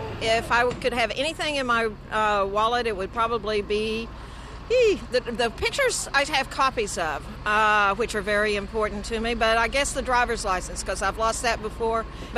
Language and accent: English; Rimrock, Arizona, United States; I am from Rim Rock, Arizona.